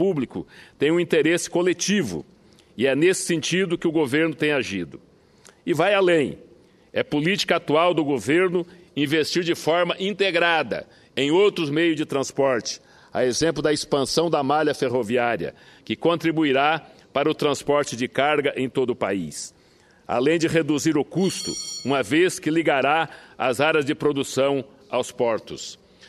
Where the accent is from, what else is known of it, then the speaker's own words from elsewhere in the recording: Brazil; como brasileiros, temos a obrigação de defender essa empresa tão importante no nosso cenário econômico, político e estratégico